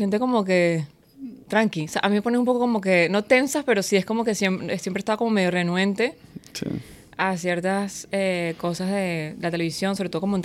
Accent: Caracas, Capital District, Venezuela; De Caracas.

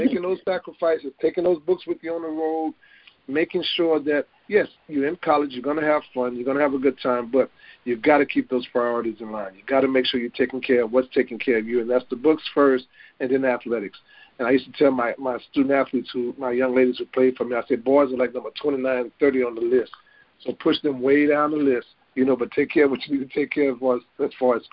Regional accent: Melville, Louisiana, United States; small place called Melville, Louisiana. It's in South Louisiana. You might be able to pick that up on my accent.

